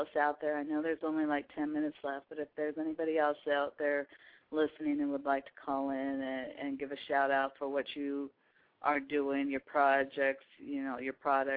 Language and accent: English; Pacific Northwest, United States; right here in my hometown of Pacific Northwest to across the globe.